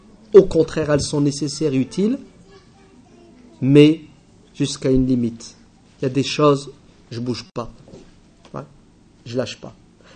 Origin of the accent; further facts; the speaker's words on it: France; En tant que Français, je la condamne. En tant que Français, pas en tant